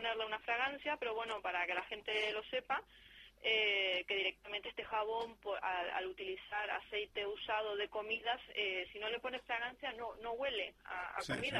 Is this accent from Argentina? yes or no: yes; Argentina; yo como soy de Argentina lo sé muy bien, allí nosotros el aceite de oliva lo utilizamos únicamente para la ensalada